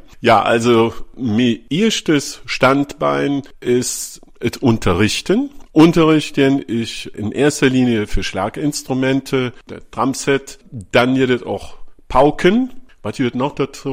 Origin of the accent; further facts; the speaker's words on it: Rescheid, North Rhine-Westphalia, Germany; accent: Rescheid Platt; Ja, ich komme ursprünglich aus Rehscheid, ob Platt aus Rieschend. Das ist in der Gemeinde Hellental, also kann ich auch Rieschender Platt.